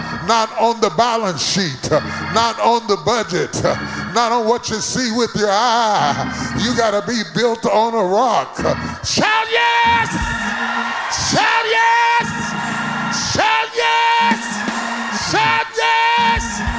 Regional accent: West Virginia, United States; I came from West Virginia where we had houses so strong, you could live in the basement.

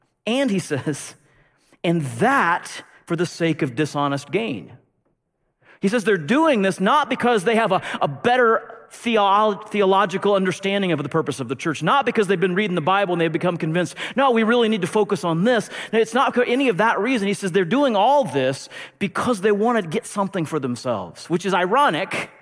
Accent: United States; I love being an American, but I recognize that's a weakness in our culture.

